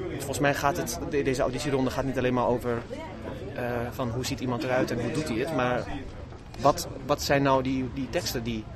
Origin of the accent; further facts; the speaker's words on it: Zutphen, Gelderland, Netherlands; ik ben Zutphens, maar ik ben ook Turks.